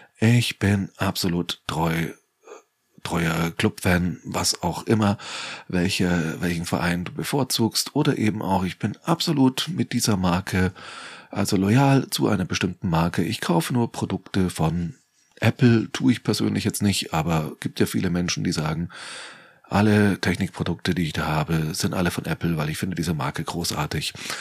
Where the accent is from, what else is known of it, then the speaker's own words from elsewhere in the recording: Nuremberg, Bavaria, Germany; Ich bin gebürtiger Nürnberger, ich weiß, wovon ich rede.